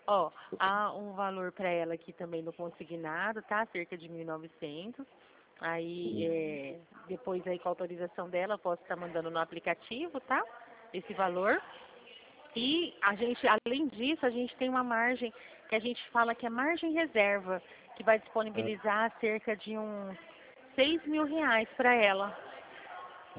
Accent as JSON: {"language": "Portuguese", "town": "Dracena", "region": "São Paulo", "country": "Brazil", "said": "Mas só que a nossa cidade mesmo é Dracena."}